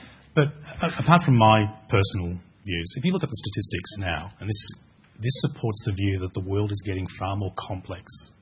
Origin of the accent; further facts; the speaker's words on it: Broadmeadows, Victoria, Australia; You know, I grew up in Broadmeadows. A great day for me was coming home and not being punched up, you know.